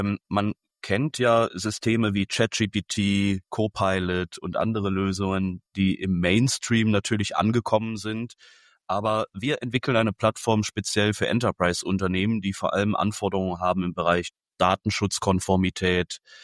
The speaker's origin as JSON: {"language": "German", "town": "Koblenz", "region": "Rhineland-Palatinate", "country": "Germany", "tie": "born or raised there", "said": "39 Jahre, geboren, aufgewachsen in Koblenz."}